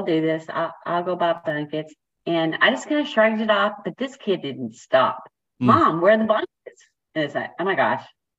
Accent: Keller, Texas, United States; I'm from Keller, Texas.

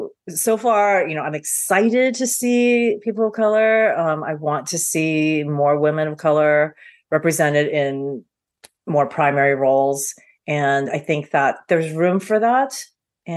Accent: Taiwan; I grew up in Taiwan with so much fantasy.

